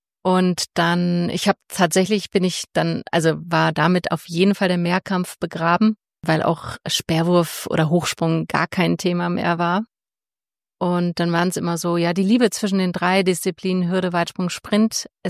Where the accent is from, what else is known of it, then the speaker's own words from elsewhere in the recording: Hanover, Lower Saxony, Germany; born there; now in Munich, Germany; Also gebürtig komme ich aus Hannover, war dann für den Sport erstmal 3 Jahre beim TSV Bayer 04 Leverkusen.